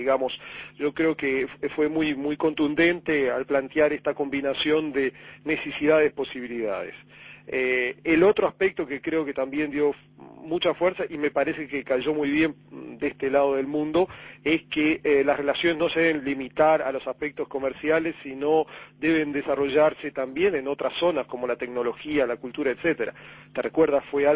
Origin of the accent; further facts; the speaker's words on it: Uruguay; como uruguayo